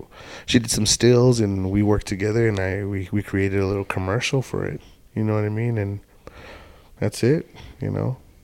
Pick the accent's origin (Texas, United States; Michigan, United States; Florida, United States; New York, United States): Texas, United States; El Paso; I'm from Texas, originally El Paso, but I'm here, so.